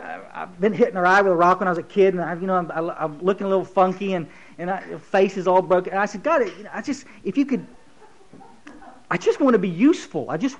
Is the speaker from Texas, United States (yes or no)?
yes; Kerrville, Texas, United States; born or raised there